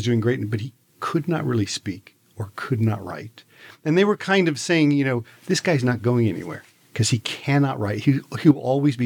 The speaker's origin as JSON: {"language": "English", "region": "England", "country": "United Kingdom", "said": "Well, and this is the one thing I'd learned as an English person."}